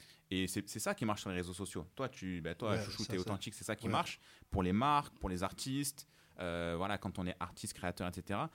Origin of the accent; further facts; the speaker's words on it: Marseille, Provence-Alpes-Côte d'Azur, France; donc moi je suis un Marseillais, comme vous, je suis un Marseillais.